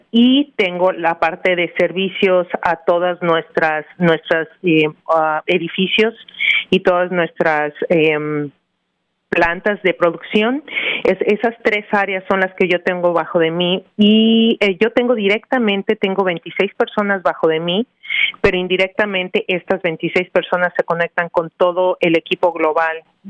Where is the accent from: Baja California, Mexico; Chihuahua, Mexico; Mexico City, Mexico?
Mexico City, Mexico; Mira, yo soy mexicana, nacida y educada en la Ciudad de México.